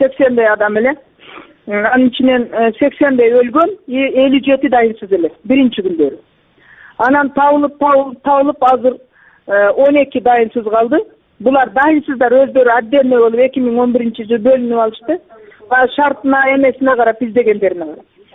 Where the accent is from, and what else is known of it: Osh Region, Kyrgyzstan